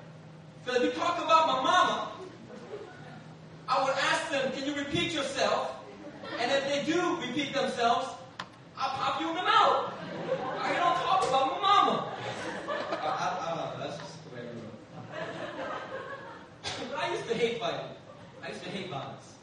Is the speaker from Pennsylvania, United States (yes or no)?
yes; Philadelphia, Pennsylvania, United States; English is a second language; fist fights on the streets of Philadelphia. All right? Especially when I couldn't talk English. When I couldn't speak English, they were just like, you know, well, what did you say?